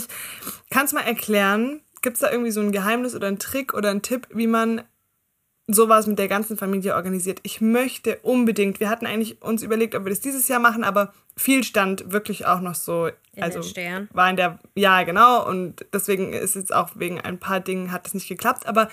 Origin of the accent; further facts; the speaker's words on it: Baden-Württemberg, Germany; Und ich bin Schwabe.